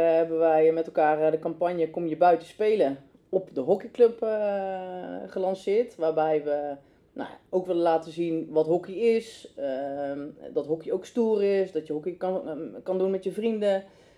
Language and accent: Dutch; North Brabant, Netherlands; Dat ik kom uit Berdekum, een klein dorpje naast Den Bosch.